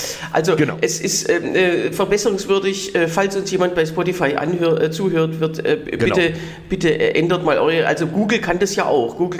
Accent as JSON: {"language": "German", "region": "Berlin", "country": "Germany", "said": "das bin ich, aus Berlin, Kabarettist"}